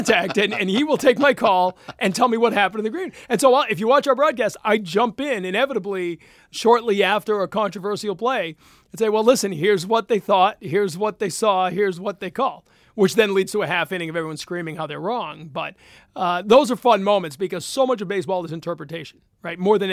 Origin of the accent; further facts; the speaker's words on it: Maine, United States; You know, I grew up in Maine, and so we didn't always get all the games on TV